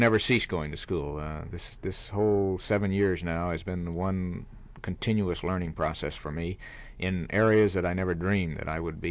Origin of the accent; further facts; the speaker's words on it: Silver City, New Mexico, United States; also born or lived in Santa Rita; I was born in New Mexico in a small mining town. As a matter of fact, my birthplace right now is in thin air, so to speak, in a copper mine.